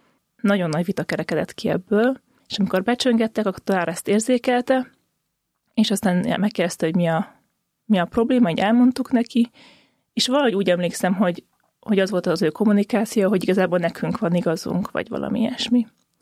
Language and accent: Hungarian; Hódmezővásárhely, Csongrád-Csanád, Hungary; born there; Én vidékről származom, Hódmezővásárhelyen születtem, és a szüleim római katolikusak